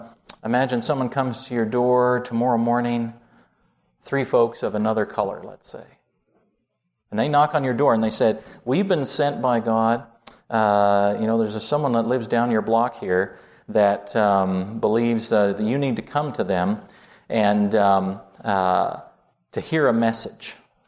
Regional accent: Canada; also born or lived in New Zealand; Growing up in Canada

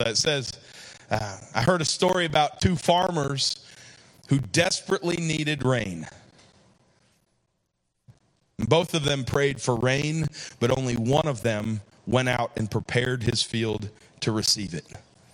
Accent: United States; That's I'm an American, right? But I go to places all over the world.

